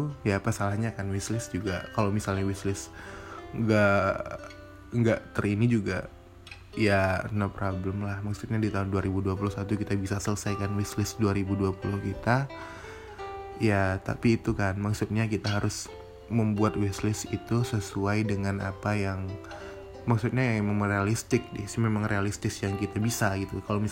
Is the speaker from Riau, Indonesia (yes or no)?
yes; Pekanbaru, Riau, Indonesia; master plan rumah gue di Pekanbaru, kampung halaman gue tuh